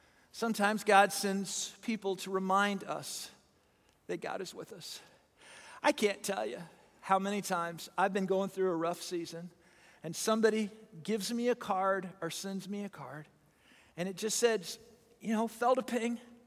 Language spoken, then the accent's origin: English; Du Quoin, Illinois, United States; And I was from DuQuoin, so it was a spring track meet.